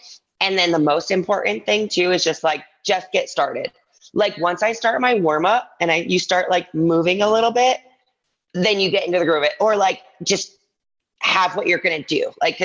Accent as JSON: {"language": "English", "town": "Ann Arbor", "region": "Michigan", "country": "United States", "tie": "born or raised there", "moved": "as an adult", "lives_now": "New York City, United States", "said": "I grew up in Ann Arbor, Michigan. Then I went to University of Michigan, did gymnastics there. After that, I moved to New York City."}